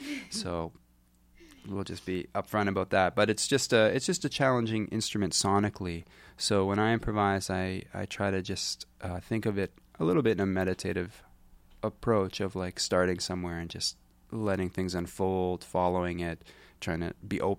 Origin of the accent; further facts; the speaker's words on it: Canada; It's my first, yeah, I'm Canadian